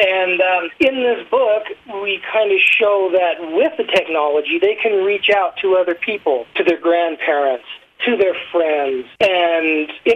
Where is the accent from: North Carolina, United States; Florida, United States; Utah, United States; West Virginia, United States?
Utah, United States; Sunnyside; also born or lived in Price; I was born and raised in Sunnyside. I was born here in Price, and I've been here my whole life.